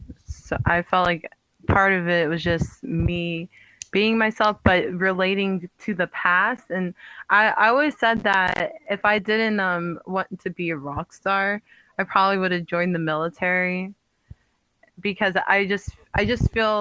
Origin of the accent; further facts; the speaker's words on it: Florida, United States; I'm from America. Like, I'm from Florida. There's guns everywhere, but I'm in Paris.